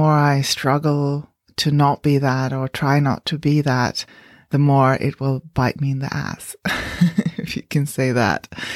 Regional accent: Sweden; now in New Zealand; And if you don't know me, I live in New Zealand, but I'm originally from Sweden, and we've been in New Zealand for about almost 7 years now.

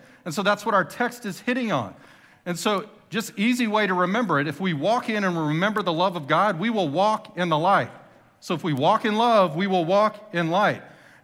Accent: Texas, United States; And I know some of y'all know I'm from Texas.

